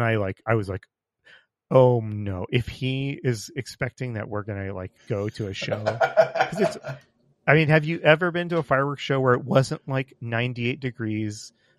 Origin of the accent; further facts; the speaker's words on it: San Diego, California, United States; I grew up in San Diego, so I was always going to see the Blue Angels.